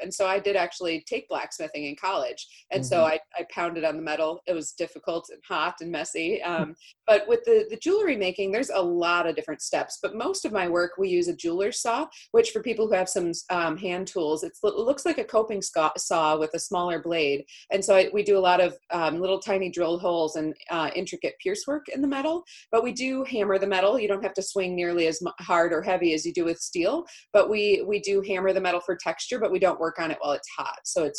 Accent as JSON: {"language": "English", "town": "Marinette", "region": "Wisconsin", "country": "United States", "tie": "born or raised there", "said": "I grew up in Marinette, Wisconsin, which is on the border of the UP, so I probably spent half of my time in Menominee, which is in Michigan"}